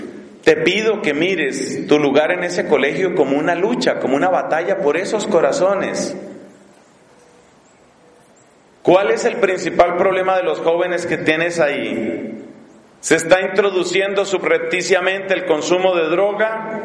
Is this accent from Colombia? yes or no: yes; Colombia; Imagínese lo que me encontré hace poco en una visita a la hermosa ciudad de Bucaramanga en mi país para un asunto de la universidad.